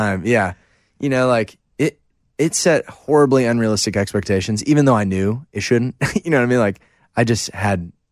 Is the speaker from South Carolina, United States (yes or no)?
no; St. Louis, Missouri, United States; I don't know the country lingo that well growing up in St. Louis. I've got some country grandparents